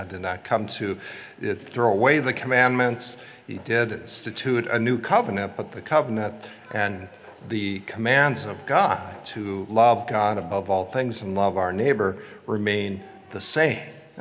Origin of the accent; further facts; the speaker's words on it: Minneapolis, Minnesota, United States; a card group that I had growing up in the Twin Cities